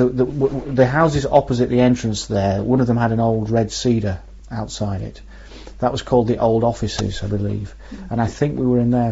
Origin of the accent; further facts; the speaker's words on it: Leeds, Yorkshire and the Humber, United Kingdom; born there; I was born in Leeds in 1962.